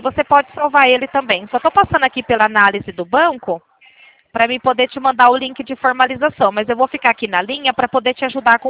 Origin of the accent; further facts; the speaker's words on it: Americana, São Paulo, Brazil; Eu sou aqui da região de Americana, aqui do interior de São Paulo.